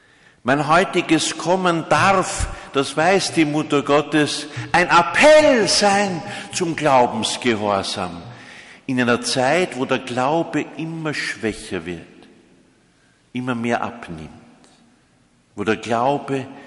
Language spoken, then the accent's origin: German; Austria; Ich bin aber gekommen, nicht als ein Österreicher